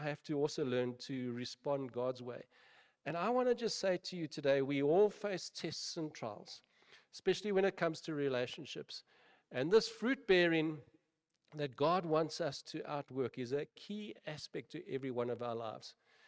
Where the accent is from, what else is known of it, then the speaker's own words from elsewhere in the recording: South Africa; I said, no, I'm from South Africa.